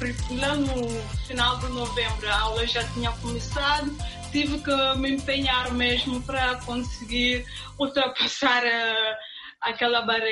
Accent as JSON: {"language": "Portuguese", "country": "Guinea-Bissau", "said": "Eu pretendo ir a Guiné-Bissau fazer uma coisa para contribuir para o meu país também."}